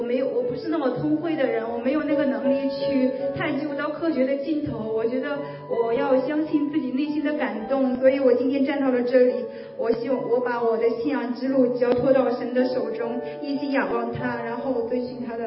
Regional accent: Shandong, China; 其实我也是在我在山东的农村出生，然后从小我就会被告诉说你没有人可以依靠

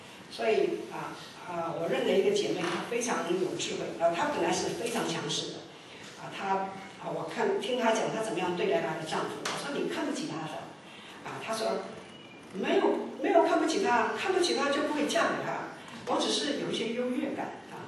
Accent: Taiwan; 你是哪里人？”那我说我是台湾人。

